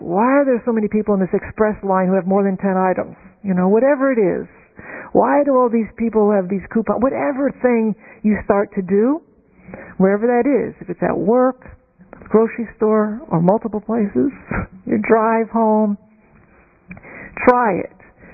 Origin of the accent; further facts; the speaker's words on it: New Orleans, Louisiana, United States; So I've taught this and used some of these meditations in my hometown of New Orleans.